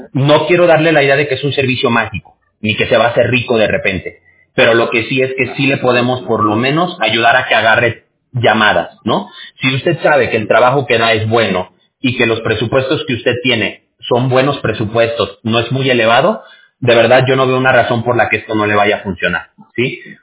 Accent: Mexico; yo soy mexicano

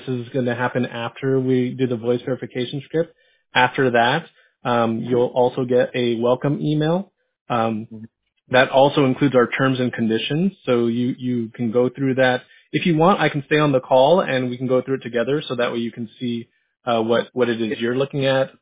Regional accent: San Diego, California, United States; Well, good, because I grew up in San Diego, and if you're a Dodger fan, I may have to end this call early.

